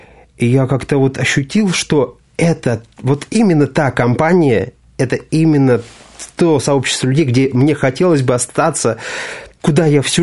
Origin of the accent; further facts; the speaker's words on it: Moscow Oblast, Russia; Потом я перевелся с Камчатки в свой родной город.